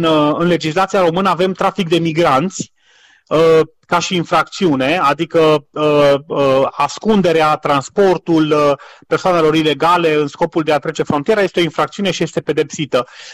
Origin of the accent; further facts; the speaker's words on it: Romania; pentru că noi, la rândul nostru, ca români, avem 3-4 milioane de români plecați în străinătate.